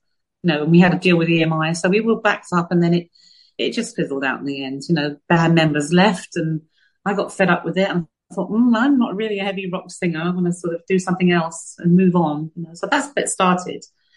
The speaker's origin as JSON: {"language": "English", "town": "Martis", "region": "Sardinia", "country": "Italy", "tie": "born or raised there", "said": "I arrived back into my hometown, which is in Sardinia. I'm in a place called Martis in Sardinia, and it's a little village in the middle of nowhere, and no traffic, no people, just sheep and countryside"}